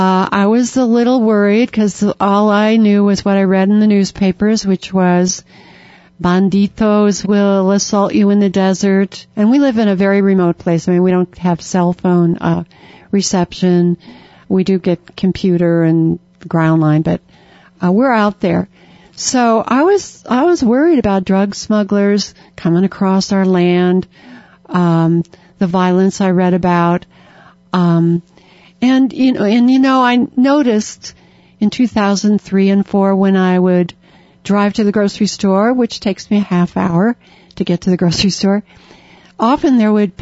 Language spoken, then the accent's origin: English; Tucson, Arizona, United States; Well, growing up in Tucson in the 50s and the 60s, you know, my family used to take the Minnesota, Iowa relatives when they come to visit down to Mexico